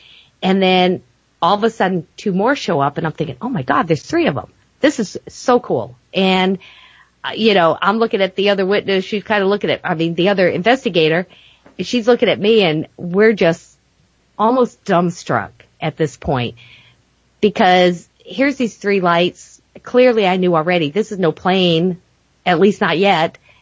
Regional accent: Rhode Island, United States; I have to tell you, I'm from Rhode Island. I've never seen a cornfield that big in my life.

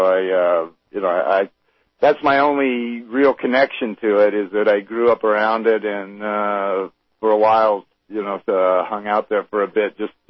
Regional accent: Torrance, California, United States; I did grow up in the area. I was born and raised. I was actually born and raised in Torrance, suburb of L.A., and I've lived my entire life, 51 years now, in various parts of the L.A. area.

